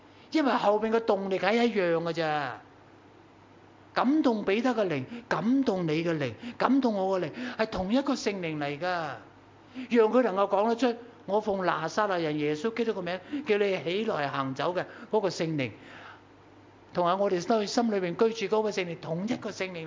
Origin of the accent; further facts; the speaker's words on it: Shanghai, China; Cantonese is a second language; 即係好似我哋上海人講廣東話嘅，梗有帶口音